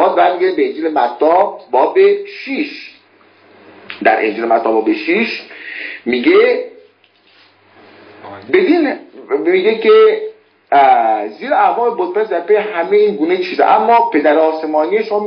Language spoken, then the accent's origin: Persian; Iran; moved away; بعد از اینکه از ایرانم جدا شدم به کشورهای خطرناکتر از ایران سفر کردم.